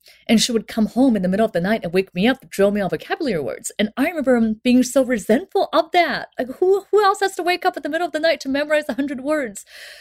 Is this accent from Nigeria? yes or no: no; China; So when I was growing up in China, my mother was in college.